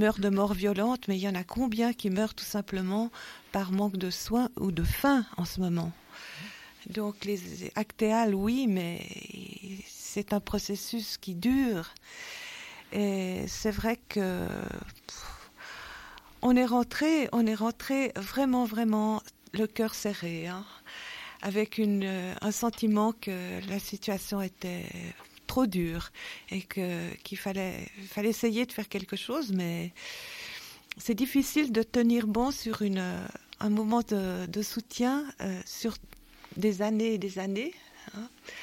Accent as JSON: {"language": "French", "country": "Switzerland", "said": "en tant que Suisse, on est un tout petit peu en dehors, malheureusement."}